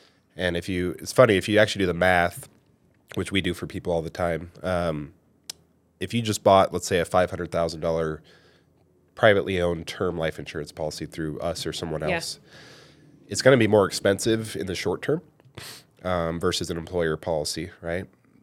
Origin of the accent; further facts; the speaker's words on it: Wisconsin, United States; born there; Yeah, no, I was born in Wisconsin.